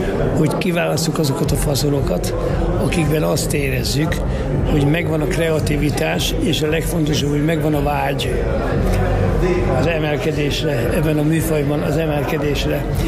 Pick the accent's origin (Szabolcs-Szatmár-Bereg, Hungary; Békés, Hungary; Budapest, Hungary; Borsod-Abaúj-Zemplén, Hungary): Budapest, Hungary; Nagyon öreg legény vagyok. 8 kerületben nőttem föl. 8 kerületben éltem a 70-es években, 80-es években.